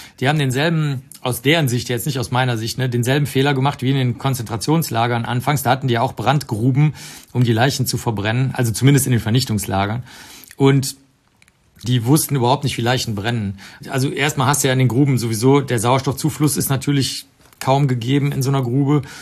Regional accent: Germany; accent: German; ich habe einen super starken deutschen Akzent auf Englisch

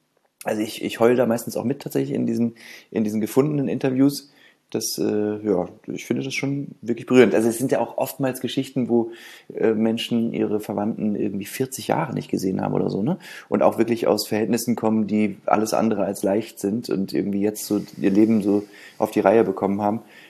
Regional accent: Bad Nauheim, Hesse, Germany; also born or lived in Gießen / Mainz; now in Berlin, Germany; ich komme aus Bad Nauheim, das ist zwischen Frankfurt und Gießen, kennst du ja dann vielleicht. Und bin dann erst nach Gießen, dann nach Mainz und dann nach Berlin.

